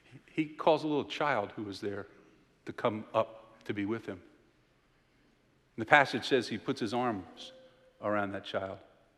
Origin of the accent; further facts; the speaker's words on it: United States; We're Americans. I'm an American.